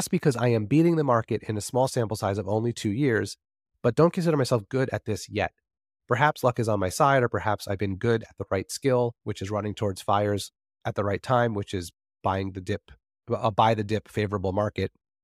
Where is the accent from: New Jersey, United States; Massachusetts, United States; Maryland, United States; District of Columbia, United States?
New Jersey, United States; And since I'm from New Jersey and I'm half Italian, I just figured I would read it with the accent.